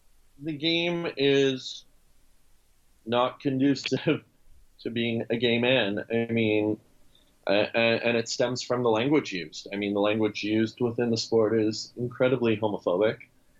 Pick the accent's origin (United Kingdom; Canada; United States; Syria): Canada; So I grew up in Canada, like a lot of hockey players.